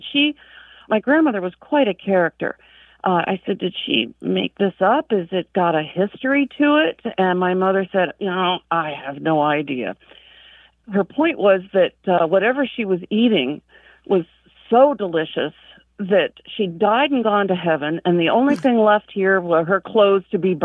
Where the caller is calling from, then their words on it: Nome, Alaska, United States; I'm calling in from Nome, Alaska.